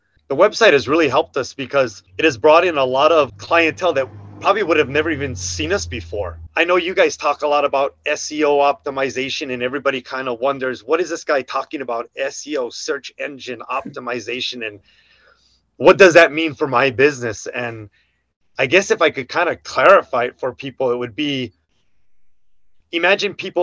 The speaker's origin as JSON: {"language": "English", "region": "Hawaii", "country": "United States", "lives_now": "Monterey, United States", "said": "I'm from Hawaii, so I have to throw a shock out there. We have a laundromat. It's 1,400 square feet here in Monterey, California."}